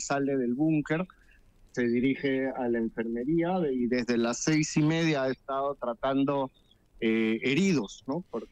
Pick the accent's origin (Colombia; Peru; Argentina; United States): Peru; nosotros hemos estado, yo y mi familia, en Perú. Nosotros somos naturales de Perú.